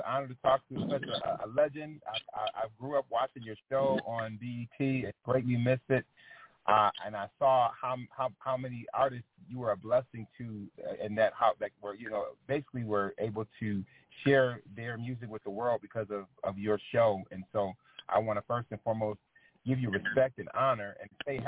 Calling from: Buffalo, New York, United States; I'm from Buffalo, New York.

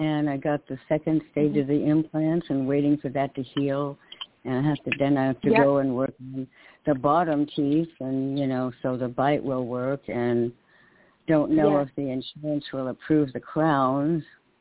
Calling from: New York, United States; from New York.

